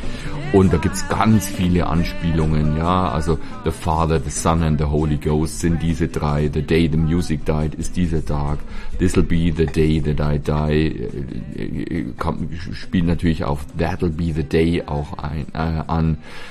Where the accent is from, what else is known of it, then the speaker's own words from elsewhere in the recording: Bavaria, Germany; Gemüsepfanne, Grünkohl, gibt es bei uns in Bayern ganz wenig